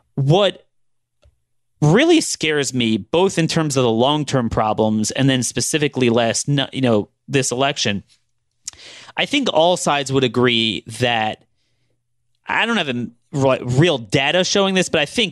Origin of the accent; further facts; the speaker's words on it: Maryland, United States; My home state of Baltimore County, a million residents